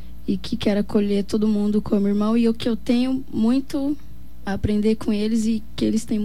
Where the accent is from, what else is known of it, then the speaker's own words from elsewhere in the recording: Glória de Dourados, Mato Grosso do Sul, Brazil; now in Dourados, Brazil; Sou de Glória de Dourados, mas já faz 5 anos que eu moro em Dourados.